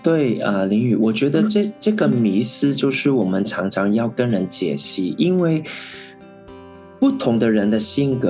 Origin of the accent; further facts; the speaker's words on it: Macau; 我是在澳门土生土长，然后也现在从澳门开始出发来服侍主。我小时候是在一个贫民区里面长大啊，家里很穷啊，